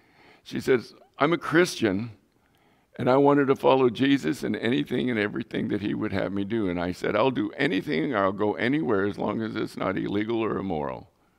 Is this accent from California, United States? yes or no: yes; San Diego, California, United States; now in El Centro, United States; As crazy as it sounds, I grew up in San Diego. I came down here to El Centro.